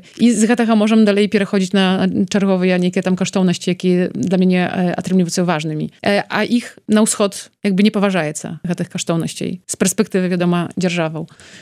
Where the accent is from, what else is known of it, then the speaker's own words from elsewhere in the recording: Poland; калі я ў Польшчы выхавана як беларуска, то я беларуска. І далей гавару, што я беларуска з беларускай меншасці. І гэта мне не перашкаджае. Але ж я грамадзянка Польшчы.